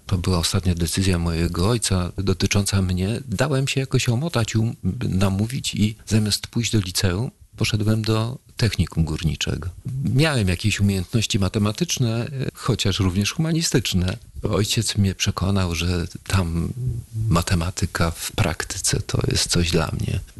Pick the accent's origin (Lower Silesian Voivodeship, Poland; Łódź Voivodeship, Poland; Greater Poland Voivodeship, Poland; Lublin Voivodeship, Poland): Greater Poland Voivodeship, Poland; Konin; Ja pochodzę z małego, dość małego miasta, z Konina i pewno ten prowincjonalizm ciągnę za sobą.